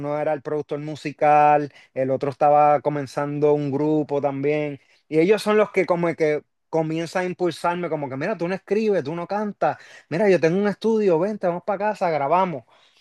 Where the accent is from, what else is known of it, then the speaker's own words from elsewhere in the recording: Puerto Rico; por lo menos en mi país, Puerto Rico, vino una ola de momento del género de reggaetón